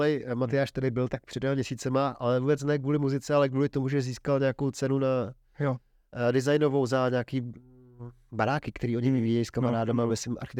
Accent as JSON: {"language": "Czech", "town": "Prostějov", "region": "Olomouc Region", "country": "Czechia", "said": "protože jsem z Prostějova"}